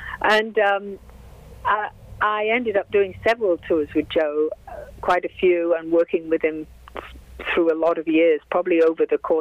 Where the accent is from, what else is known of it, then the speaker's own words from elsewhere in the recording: Newcastle, North East England, United Kingdom; now in United States; I'm from basically Newcastle in the north of England.